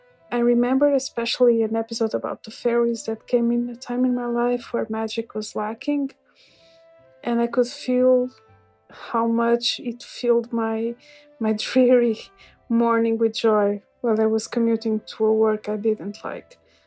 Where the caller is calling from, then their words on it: Portugal; English is a second language; Hi there. … I'm a listener from Portugal